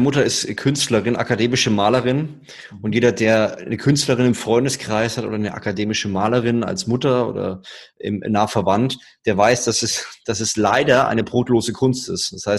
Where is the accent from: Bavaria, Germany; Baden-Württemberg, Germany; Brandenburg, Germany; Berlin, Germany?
Bavaria, Germany; Würzburg; Ja, ich komme aus Würzburg, da lebt man unter der Woche abends nichts. Ja, das ist tote Hose.